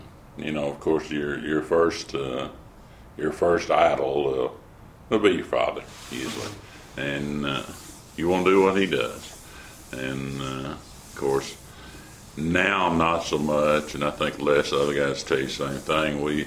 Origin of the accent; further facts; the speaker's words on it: Paducah, Kentucky, United States; Here in Paducah. I grew up here in Paducah.